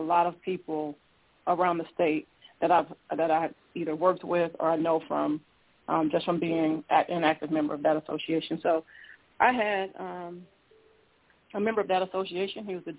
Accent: Hammond, Indiana, United States; No, I am from Indiana. I'm from Northwest Indiana, Hammond, to be exact.

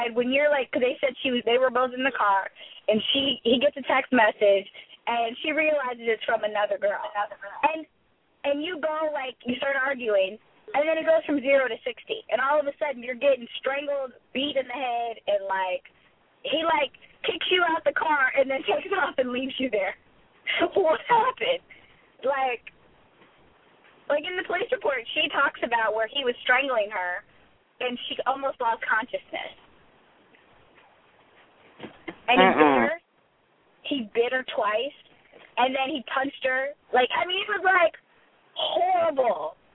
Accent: Texas, United States; accent: Texas; I talked to my dad this morning, so I probably have my Texas accent today.

